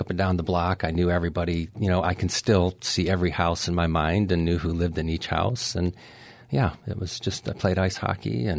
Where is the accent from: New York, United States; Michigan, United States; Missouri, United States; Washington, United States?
Michigan, United States; Detroit; Yeah. I grew up in Detroit, Michigan.